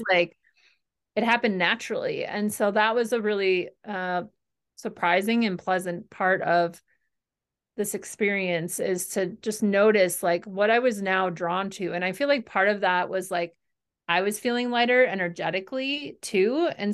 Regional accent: Midwest, United States; I grew up in the Midwest. And so, you know, I grew up in the land of cheese.

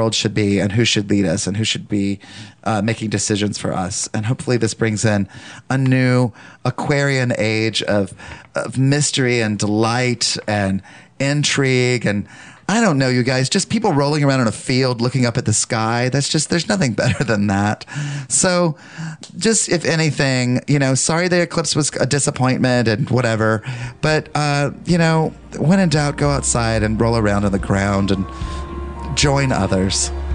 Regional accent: Southern United States, United States; As a Southerner, Kevin Spacey's accent is so bad.

